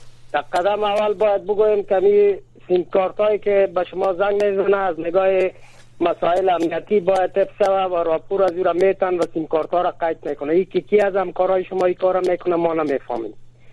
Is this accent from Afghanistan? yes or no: yes; Afghanistan; ما افغان هستم از افغانستان هستم مردم افغانستان هستم